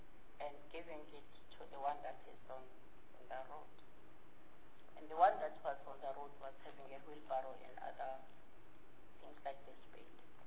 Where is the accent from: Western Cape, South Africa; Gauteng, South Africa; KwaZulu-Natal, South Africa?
KwaZulu-Natal, South Africa; Harding; I'm from Harding. In December, I went home. And as we were driving between the Mount and Harding